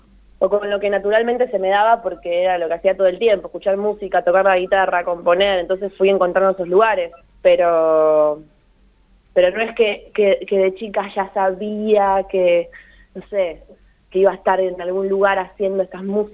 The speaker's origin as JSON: {"language": "Spanish", "region": "Buenos Aires", "country": "Argentina", "tie": "born or raised there", "said": "me crié en Saavedra, fui a un colegio católico que era como un colegio comercial"}